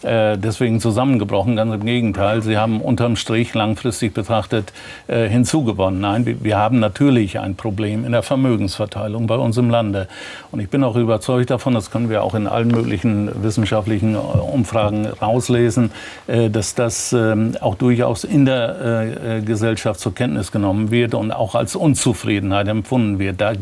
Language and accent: German; Northern Germany, Germany; Also ich bin Norddeutscher.